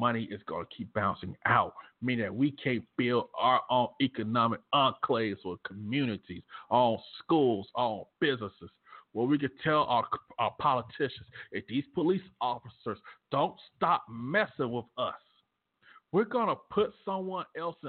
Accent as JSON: {"language": "English", "region": "the South", "country": "United States", "said": "Well, I know I'm from the South. I say buggy instead of cart."}